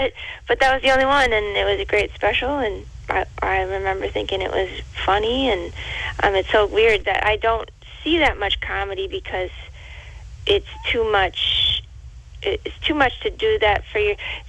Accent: Minnesota, United States; I think that a lot of people, just being from Minnesota, we are pretty good at makin

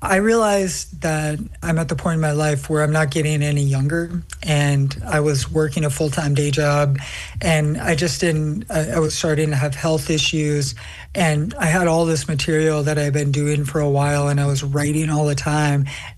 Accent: Minnesota, United States; So I grew up as male in Minnesota, and then I transitioned after wrestling.

